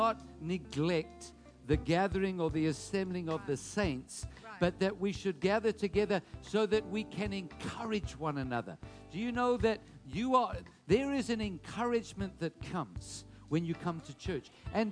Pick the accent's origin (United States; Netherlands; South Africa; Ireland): South Africa; I grew up in South Africa where we have lions.